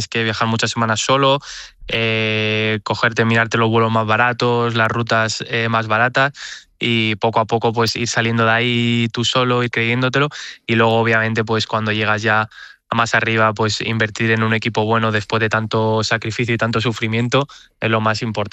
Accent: Spain

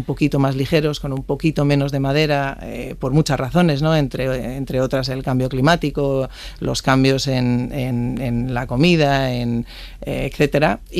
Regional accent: La Rioja, Spain; acabo en La Rioja, ¿no? Que es mi tierra y que es una tierra que adoro. O sea, mi familia realmente es del norte. Mi padre es del País Vasco y mi madre es de Asturias.

